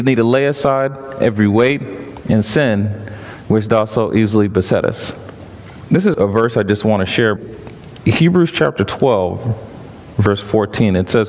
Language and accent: English; North Carolina, United States; I came from North Carolina. I flew on a plane.